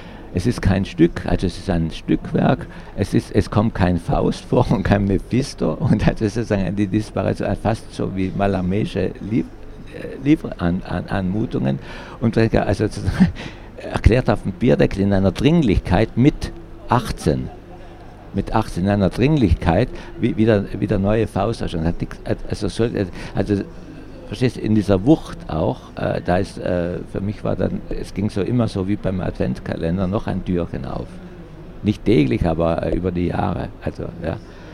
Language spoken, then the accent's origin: German; Southern Germany, Germany; Ich bin Süddeutscher, ich kenne mich in der deutschen Geschichte nicht so.